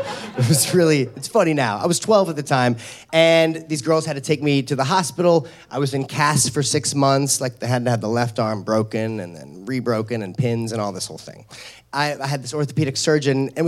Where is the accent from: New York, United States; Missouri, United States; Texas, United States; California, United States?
Missouri, United States; St. Louis; When I was 12 years old, I grew up in St. Louis, Missouri.